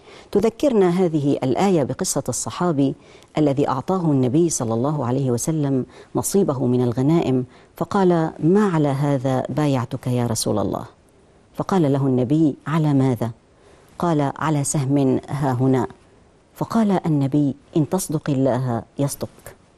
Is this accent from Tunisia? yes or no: no; Syria; المؤمنين عندنا في سوريا